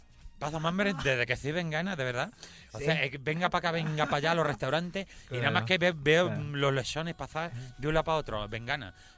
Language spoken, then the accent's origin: Spanish; Andalusia, Spain; moved away; Yo salí de Andalucía, pero de Andalucía no salí de mí.